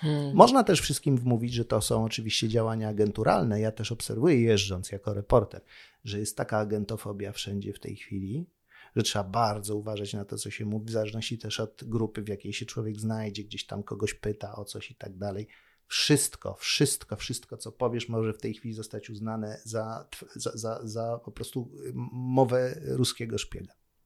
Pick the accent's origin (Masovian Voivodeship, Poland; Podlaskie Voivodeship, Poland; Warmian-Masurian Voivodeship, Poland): Masovian Voivodeship, Poland; Warsaw; Ale ja się urodziłem i wychowałem na Pradze i to było takie trochę treningowe.